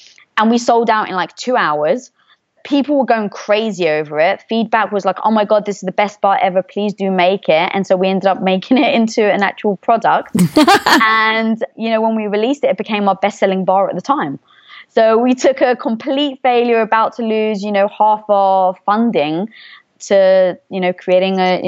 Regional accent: United Kingdom; Now being British, I'd never even eaten a peanut butter and jelly sandwich before, so I actually couldn't chime in.

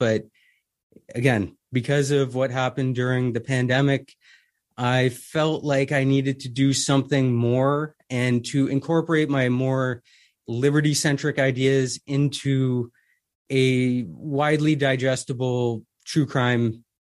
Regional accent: Canada; in Canada here. I am a Canadian, sadly.

